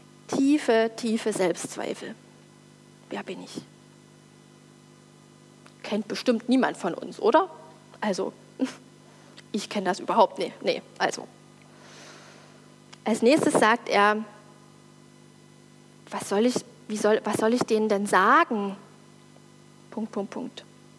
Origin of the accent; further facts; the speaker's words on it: East Germany, Germany; dass ich als Ossi Gott kennenlernen durfte.